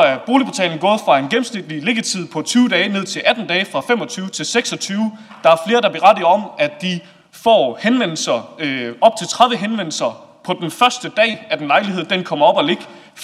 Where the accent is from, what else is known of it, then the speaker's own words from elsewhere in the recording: Aarhus, Central Denmark Region, Denmark; Finder jeg nogensinde en lejlighed som født og opvokset i Aarhus, som jeg kommer til at kunne eje?